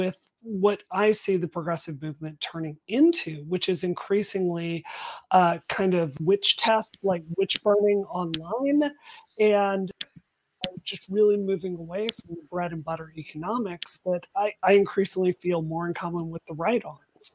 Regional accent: Mississippi, United States; I grew up in Mississippi, which is one of the poorest states in the country.

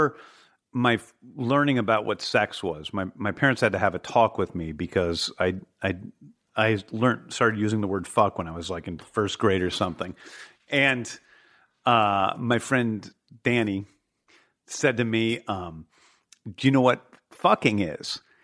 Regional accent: Manchester, Missouri, United States; You know, I grew up in St. Louis, Missouri in the 70s

